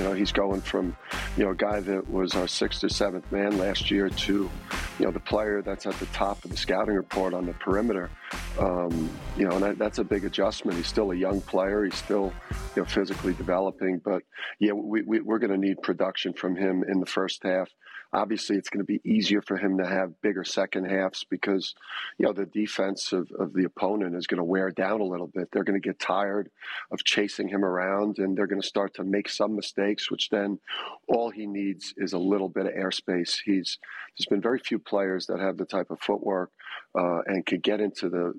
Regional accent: Jersey City, New Jersey, United States; I'm from Jersey City and I was raised by tough people.

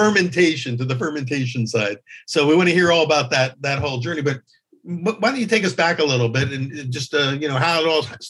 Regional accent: Philadelphia, Pennsylvania, United States; We're both from the Philadelphia area, and so we've got a lot of common bonds.

